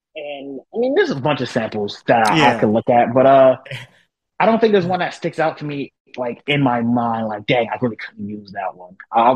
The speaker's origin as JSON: {"language": "English", "town": "Trenton", "region": "New Jersey", "country": "United States", "said": "Jersey, especially where I'm from Trenton, yeah."}